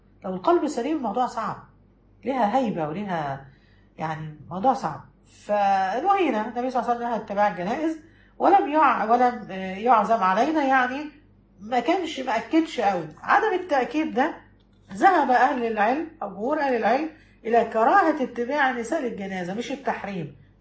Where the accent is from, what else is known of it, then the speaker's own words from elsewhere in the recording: Egypt; أحد جبل في المدينة حجمه قد جبل مقطم كده عندنا في مصر